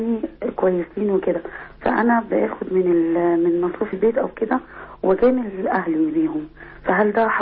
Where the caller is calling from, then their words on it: Cairo, Cairo Governorate, Egypt; من القاهرة.